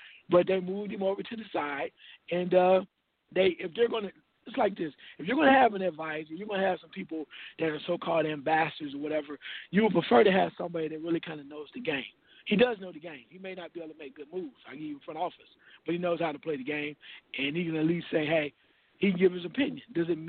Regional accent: Dayton, Ohio, United States; Because, you know, Paxton is where I'm from Dayton, Ohio. So I watched Paxton in high school.

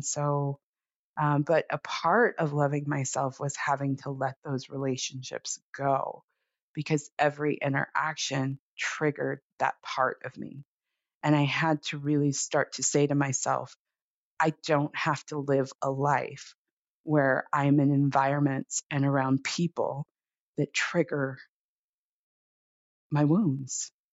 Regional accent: Los Angeles, California, United States; I mean, come on, I grew up in Los Angeles and this is what I know.

